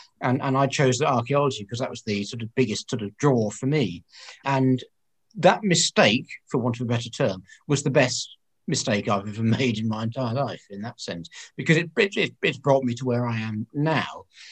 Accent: East of England, United Kingdom; I was brought up from in Essex. I'm an Essex boy at heart

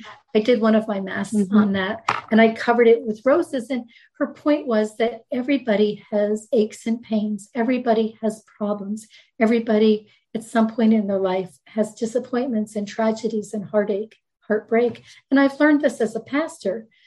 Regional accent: Maryland, United States; also born or lived in Rhode Island / Michigan / New Jersey / Jamaica; So I was born in Rhode Island. We moved to Michigan, lived several places in Michigan as the phone company moved him then to the Washington, D.C. area. I grew up in Maryland and we moved to Maryland to New Jersey.

